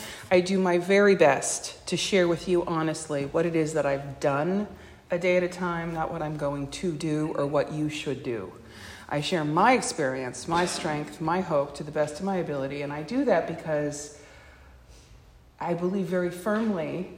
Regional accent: Aliso Viejo, California, United States; I am from Aliso Viejo. That is a 4.5-hour drive.

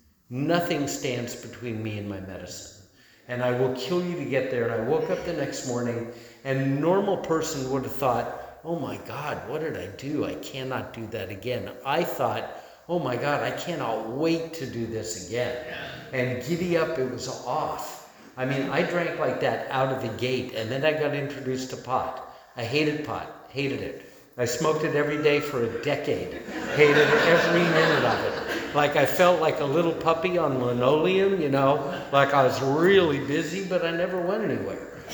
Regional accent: California, United States; So I grew up in the San Fernando Valley. That didn't cause my alcoholism.

